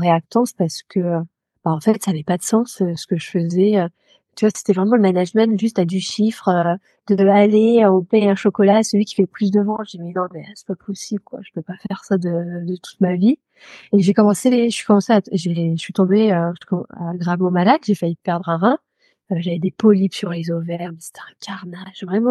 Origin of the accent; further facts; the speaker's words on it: Caen, Normandy, France; Alors, j'ai grandi en Normandie, une partie dans la Manche et une autre partie ensuite à Caen pour mes études. Et c'est l'endroit où je me sens chez moi. Et d'ailleurs, j'habite près de Caen aujourd'hui.